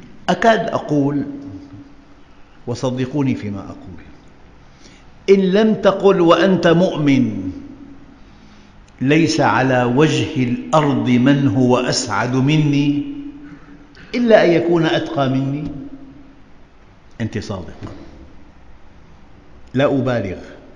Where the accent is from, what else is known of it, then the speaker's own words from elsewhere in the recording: Syria; مرة طلعت دعيت إلى طعام عندنا بالشام